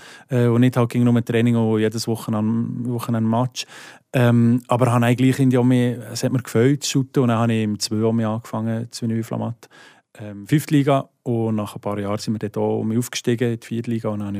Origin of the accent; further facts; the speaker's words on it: Fribourg, Switzerland; accent: Sensler German; Und ich probiere eigentlich ziemlich fest, meinen Dialekt einfach auch beizubehalten, am Radio oder im Reden, im Alltag. Es gibt sicher das eine oder andere Wort, das ich vielleicht mal anpasse, für verstanden zu kommen. Aber grundsätzlich würde ich schon sagen, dass ich einfach Seiseldeutsch rede.